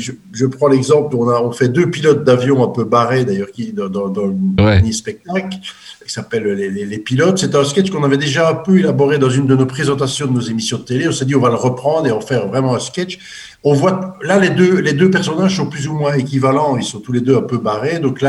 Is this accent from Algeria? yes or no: no; Belgium; qui étaient encore plus marqués chez vous en France que chez nous en Belgique.